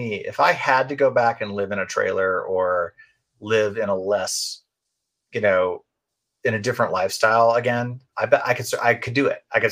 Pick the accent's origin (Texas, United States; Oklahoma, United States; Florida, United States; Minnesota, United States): Oklahoma, United States; Guthrie; I'm from Guthrie, Oklahoma, like Adam Binder, my main character. I grew up in a trailer in the woods outside of Guthrie.